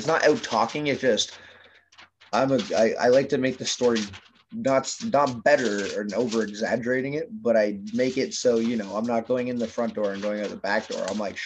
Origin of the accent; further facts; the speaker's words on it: Canada; Yeah, well, I'm from Canada. I'm 28 years old.